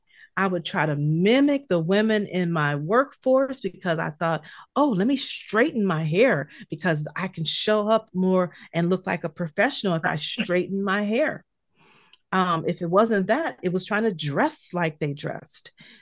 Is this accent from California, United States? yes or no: yes; California, United States; I'm from California, not used to those kind of things, but I love it.